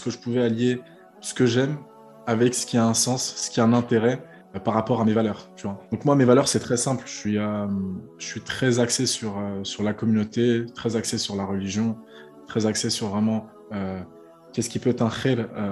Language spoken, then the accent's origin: French; Paris, Île-de-France, France; je suis né à Paris, donc dans le 20e arrondissement à Porte de Bagnolet. J'ai grandi là-bas, donc j'ai fait toutes mes classes scolaires là-bas.